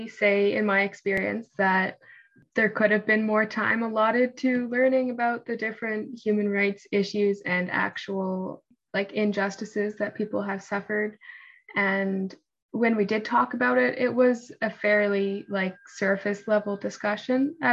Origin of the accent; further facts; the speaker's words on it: Alberta, Canada; I'm from Alberta. So I had an Alberta curriculum